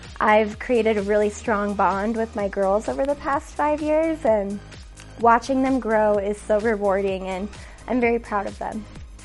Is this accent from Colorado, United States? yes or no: yes; Littleton, Colorado, United States; I'm from Littleton, Colorado